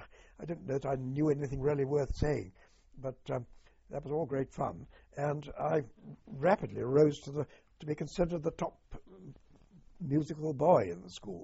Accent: Weymouth, South West England, United Kingdom; Railways, yes. Now, railways, I grew up with railways, really, because I was brought up in Weymouth, and there was a very interesting railway set up in Weymouth because of the port there.

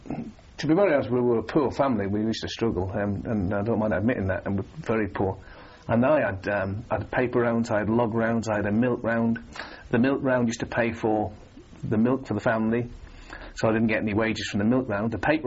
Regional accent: Bishop Auckland, North East England, United Kingdom; also born or lived in Sedgefield; I was born there, but I used to live in a town called Bishop Auckland. That's where my family were. And I was one of seven, one sister and six brothers, and five brothers.

